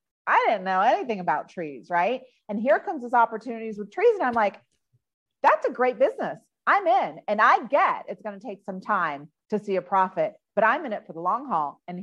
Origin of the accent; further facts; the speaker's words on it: Miami, Florida, United States; I grew up in Miami where it's super hot, right?